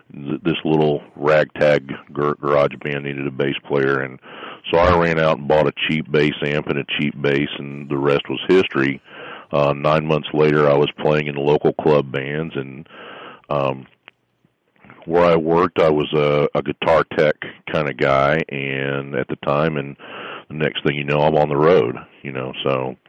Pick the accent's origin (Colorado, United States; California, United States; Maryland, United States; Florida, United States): Florida, United States; Miami; also born or lived in Homestead; I'm originally from Florida, Miami, Florida, and I lived in Homestead for a while as well.